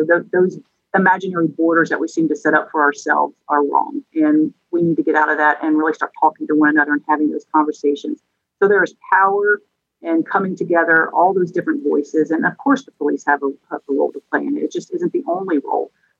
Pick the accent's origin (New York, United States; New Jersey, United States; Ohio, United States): Ohio, United States; Cincinnati; I grew up in Little Price Hill, and I've seen, I know, you know, what it's like to live in those that inner city neighborhoods.